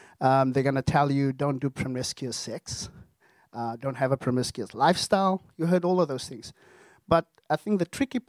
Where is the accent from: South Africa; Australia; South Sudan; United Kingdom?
South Africa; now in United States; Now, food for me, I'm from South Africa.